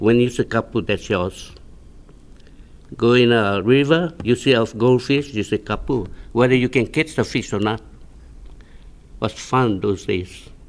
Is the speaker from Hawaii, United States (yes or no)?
yes; Lahaina, Hawaii, United States; also born or lived in Wailuku; I was born in Wailuku but moved to Westside, Lahaina, and lived here all my life, and live in Kilauea